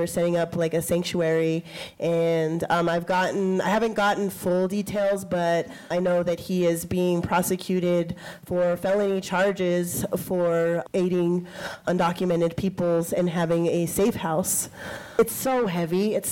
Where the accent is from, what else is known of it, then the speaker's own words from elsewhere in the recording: Ajo, Arizona, United States; a Mittagan professor that lives in my hometown of Ajo